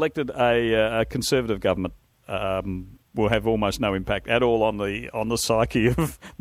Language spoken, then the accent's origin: English; Australia; See, as an Australian, I found America quite alien.